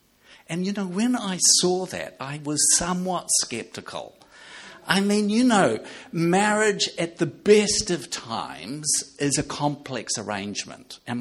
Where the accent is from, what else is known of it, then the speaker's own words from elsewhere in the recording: New Zealand; I am a Kiwi, so bear with me.